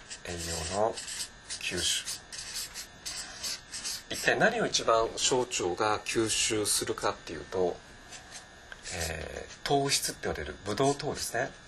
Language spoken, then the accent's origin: Japanese; Fukuoka, Japan; 福岡から参りました